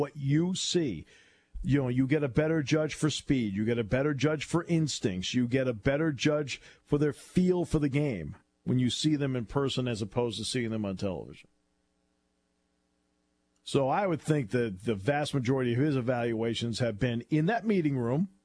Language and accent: English; Hartford, Connecticut, United States; as I'm speaking in his hometown of Boston on Saturday, he's speaking in my hometown of Hartford on Thursday.